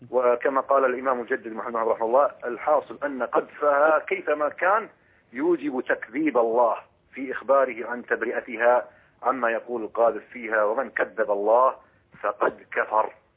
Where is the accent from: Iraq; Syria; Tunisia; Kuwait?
Kuwait